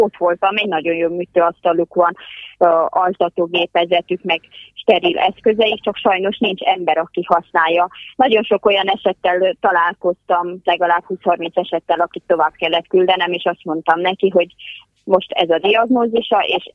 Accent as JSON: {"language": "Hungarian", "region": "Transylvania", "country": "Romania", "said": "én Erdélyből jöttem, és ottan általános sebészként szolgálok a sürgősségi klinikán"}